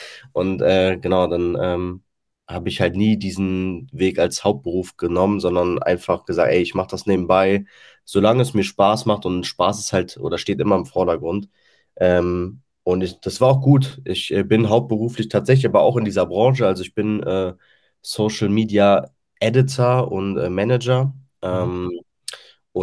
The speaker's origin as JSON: {"language": "German", "town": "Bonn", "region": "North Rhine-Westphalia", "country": "Germany", "tie": "born there", "lives_now": "Königswinter, Germany", "said": "Komme gebürtig aus Bonn, wohne jetzt im schönen Königswinter."}